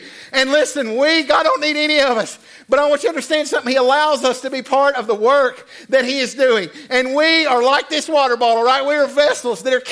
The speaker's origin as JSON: {"language": "English", "town": "Franklin", "region": "North Carolina", "country": "United States", "said": "bald-headed guy from Franklin, North Carolina, right, walks in your room and says, hi, my name's"}